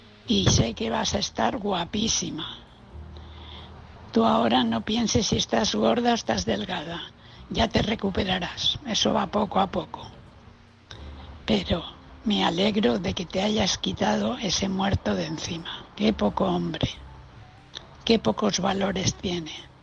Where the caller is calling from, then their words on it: Valencia, Valencian Community, Spain; de Valencia.